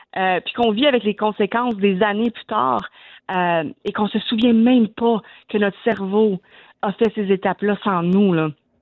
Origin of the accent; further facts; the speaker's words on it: Alexandra, Victoria, Australia; now in Castlemaine, Australia; je suis originaire d'Alexandria, mais j'habite maintenant à Castlemaine, donc c'était juste logique pour moi de faire ça dans mon village natal.